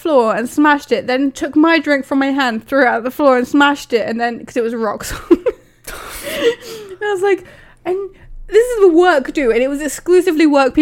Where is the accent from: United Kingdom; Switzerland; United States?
United Kingdom; England; I'm from the Midlands.